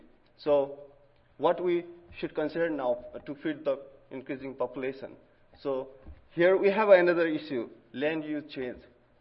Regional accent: Nepal; now in United States; Originally, I'm from Nepal.

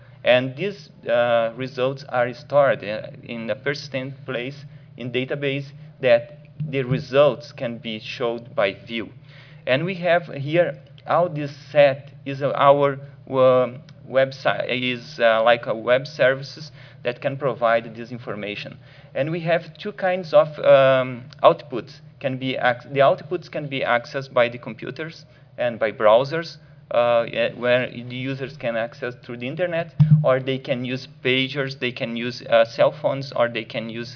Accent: Brazil; English is a second language; now in United States; I would like to apologize by my English, not strong, and I will do my best, okay? As Clyde told, I'm from Brazil.

